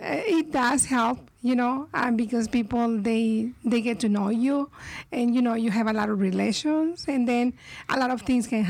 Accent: Magdalena, Sonora, Mexico; In Magdalena, Sonora, Mexico, 44 minutes from, 1 hour from Nogales, south of Nogales.

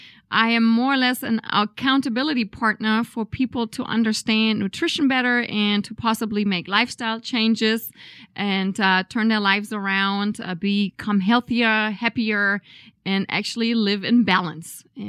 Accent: Berlin, Germany; English is a second language; I'm originally from Berlin, Germany.

